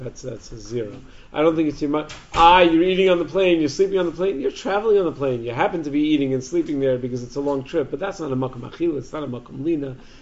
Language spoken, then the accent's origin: English; New York, United States; I don't know that many people that do that, and I'm from the Five Towns, but maybe something like that would be different.